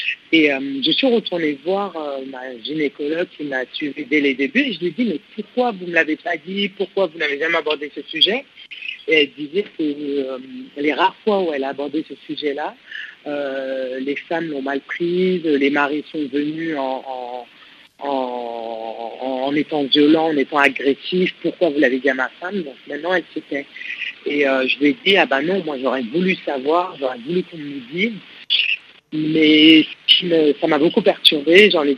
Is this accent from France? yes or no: yes; Île-de-France, France; also born or lived in Senegal; d'origine qui est le Sénégal et je suis rentrée vers l'âge de 6 ans. Donc en fait, j'ai une éducation occidentale, j'ai grandi en région parisienne